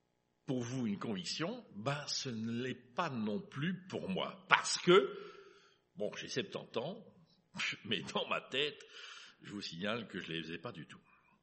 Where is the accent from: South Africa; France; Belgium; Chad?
Belgium; Liège, Wallonia; born there; Moi, je suis né à Liège, en la ville de Liège.